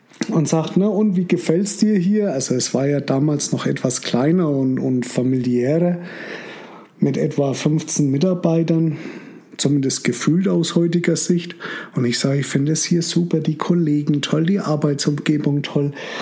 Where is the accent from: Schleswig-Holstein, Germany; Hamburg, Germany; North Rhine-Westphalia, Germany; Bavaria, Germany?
Bavaria, Germany; Bei uns würde man das Wind nennen, bei uns in Franken.